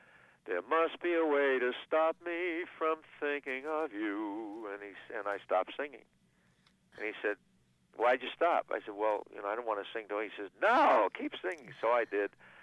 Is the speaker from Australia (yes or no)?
no; New York City, New York, United States; Oh, I was born in Brooklyn, you know, and I just, and growing up there, you know